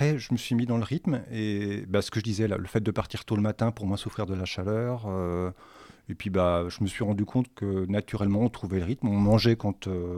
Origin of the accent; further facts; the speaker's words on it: Le Mans, Pays de la Loire, France; Donc, je viens du Mans et je sais qu'au Mans, il y en a un autre.